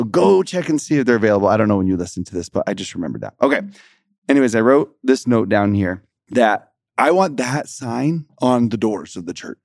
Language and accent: English; Texas, United States; hey, you know, I'm from Texas, blah, blah, blah.